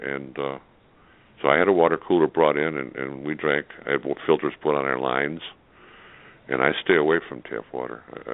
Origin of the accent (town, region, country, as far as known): Chicago, Illinois, United States; born or raised there